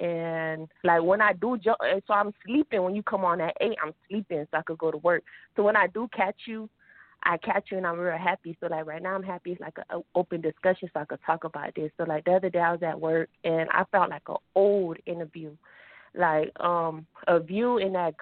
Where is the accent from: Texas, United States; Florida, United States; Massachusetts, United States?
Florida, United States; Miami; now in Missouri, United States; I'm from Florida, from Miami, Florida, where I work at, number white folks. I'm in Missouri right now.